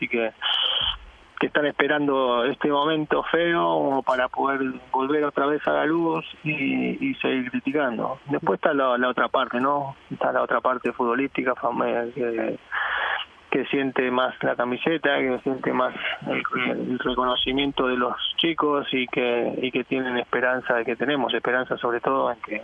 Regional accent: Argentina; Pensando como argentino y como fanático de fútbol y de Messi

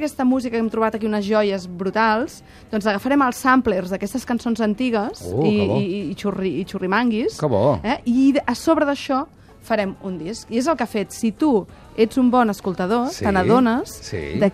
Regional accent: Tarragona, Catalonia, Spain; quan jo era jove, estudiava a la universitat, tornava cap a Tarragona, d'on sóc jo, i quan arribava a Torredembarra i veia els aiguamolls, pensava, estic a punt d'arribar a casa.

